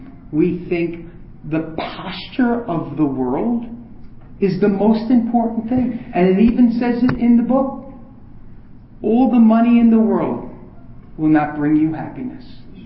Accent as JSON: {"language": "English", "region": "New York", "country": "United States", "said": "And I'm from New York, so we're chronically stimulated."}